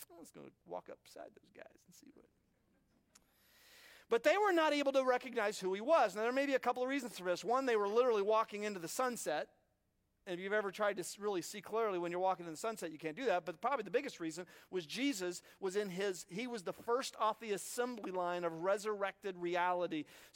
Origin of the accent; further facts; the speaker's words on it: United States; As an American, be nice. Don't offend people, be nice. That's our Ten Commandments in one.